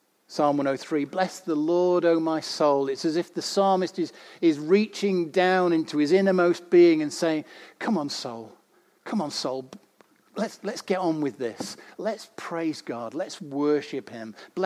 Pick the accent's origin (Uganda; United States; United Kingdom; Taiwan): United Kingdom; But yet, sometimes we say, we're British. Yeah, we like to do things a little bit reserved